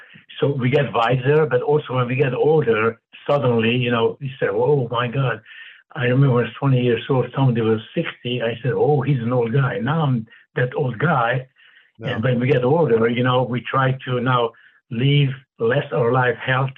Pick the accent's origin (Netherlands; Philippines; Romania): Romania; He said, where are you from? From Romania.